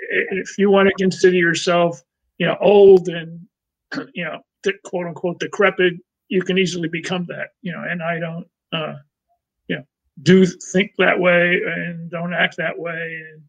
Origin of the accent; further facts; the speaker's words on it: Brooklyn, New York, United States; I'm originally from Brooklyn